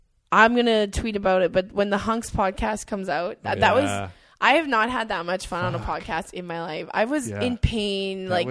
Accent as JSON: {"language": "English", "town": "Edmonton", "region": "Alberta", "country": "Canada", "tie": "born or raised there", "said": "Edmonton Fringe, that's my hometown."}